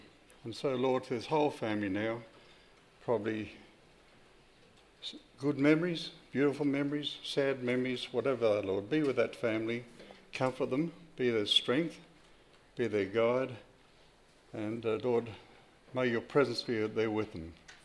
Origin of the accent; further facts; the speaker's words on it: Perth, Western Australia, Australia; also born or lived in Mauritius; My parents were in Mauritius. I was born in Mauritius. I was there for 3 years. And from 36 to 39, we came back to Perth.